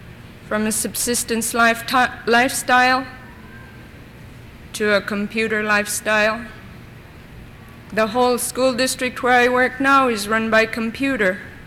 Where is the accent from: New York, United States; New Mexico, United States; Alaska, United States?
Alaska, United States; St. Michael; also born or lived in Nome, United States / St. Mary's, United States / Anchorage, United States; I'm from St. Michael. I was born in Nome. I lived at St. Mary's, went to school there for 9 years.